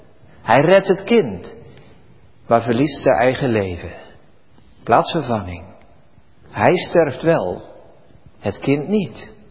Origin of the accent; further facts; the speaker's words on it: Barneveld, Gelderland, Netherlands; U weet, ik ben opgegroeid in Barneveld.